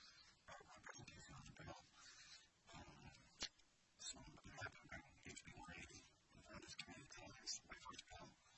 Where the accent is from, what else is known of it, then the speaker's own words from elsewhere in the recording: Fairbanks, Alaska, United States; My hometown of Fairbanks included a great number of physicians on their hospital board